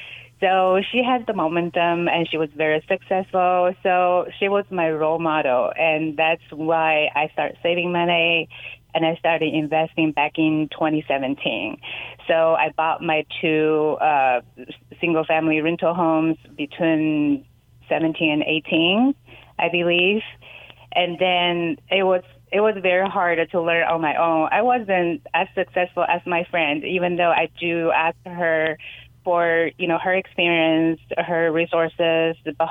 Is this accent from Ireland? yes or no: no; China; moved away as an adult; also born or lived in Thailand; I was born and raised in China, and I moved to Thailand when I was 20 for college. So lived in Thailand for 8 years, and after that I traveled for work for a few years, and then I moved to the U.S.